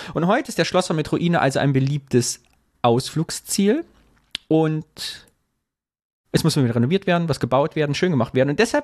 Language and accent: German; Sondershausen, Thuringia, Germany; da von Sondershausen, wo ich herkomme, etwa so knapp 15, 16 Kilometer, also 15 Minuten Fahrt.